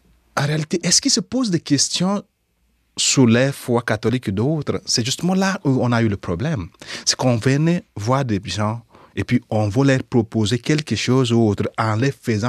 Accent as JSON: {"language": "French", "country": "Nigeria", "said": "C'est pas seulement ici, je connais cela même chez nous, au Nigeria ou en Afrique."}